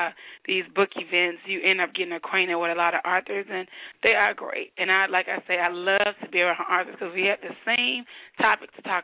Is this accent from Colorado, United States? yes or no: no; Chicago, Illinois, United States; That's where I'm from, baby. That's my hometown. Southside, born and raised.